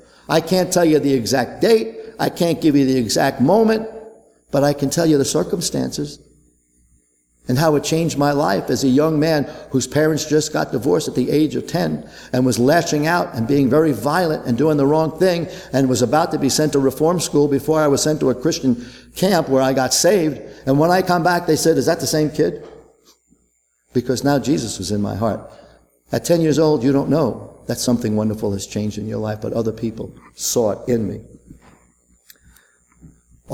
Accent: New York, United States; Now, growing up in New York and growing up among New York business people who I experienced my life with for 35 years

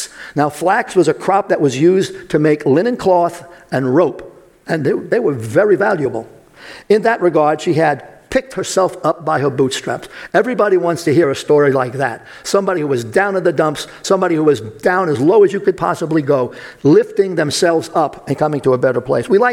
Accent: Brooklyn, New York, United States; But I got to tell you, growing up in Brooklyn, it was the same way.

